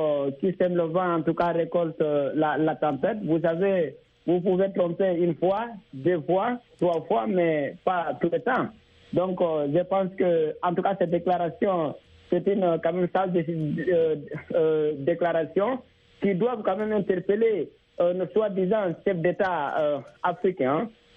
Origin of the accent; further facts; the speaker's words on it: Guinea; la Guinée, mon pays d'origine